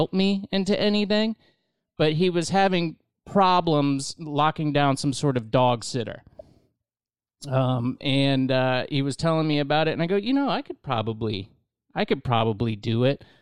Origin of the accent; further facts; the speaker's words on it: Indian Rocks Beach, Florida, United States; because I'm from Indian Rocks Beach, you know, just right down the road.